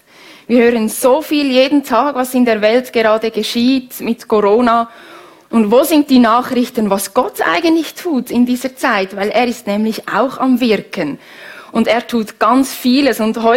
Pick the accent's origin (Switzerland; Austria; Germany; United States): Switzerland; Ich bin am Zürichsee aufgewachsen